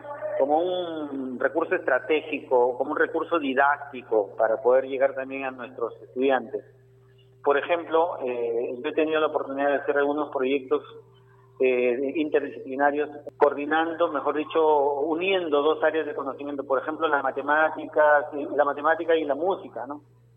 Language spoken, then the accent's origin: Spanish; Pimentel, Lambayeque, Peru; de la gente de mi barrio, de mi pueblo, yo soy de Pimentel, también me saludan por la calle